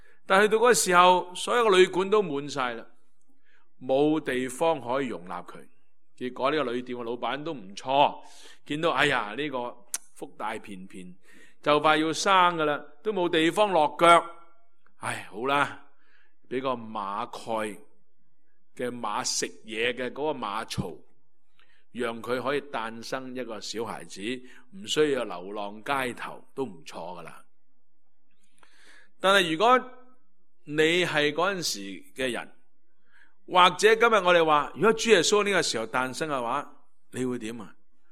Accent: China; 咁我哋中国人更加有好多唔同嘅节日啦

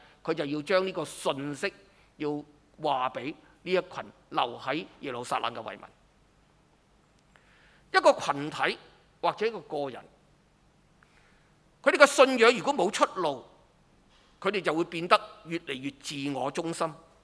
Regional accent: Hong Kong; 我们香港人生长在这里，生于斯长于斯，自然对这个地方有一个浓厚的感情。

